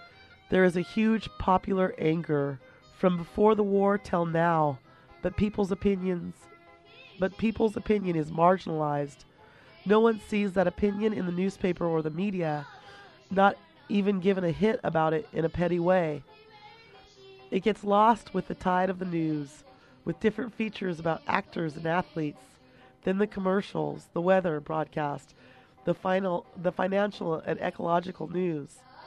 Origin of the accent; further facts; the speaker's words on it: United States; You know, as an American, I do feel really weak and powerless.